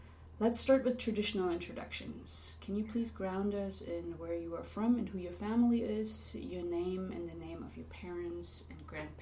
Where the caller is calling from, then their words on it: Anchorage, Alaska, United States; I'm here with Mary Goddard. We are on Zoom. I'm calling in from Anchorage, Alaska